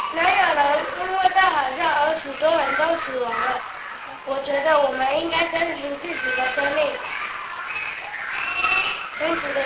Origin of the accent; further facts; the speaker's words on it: Taiwan; 我觉得我们台湾人比他们幸福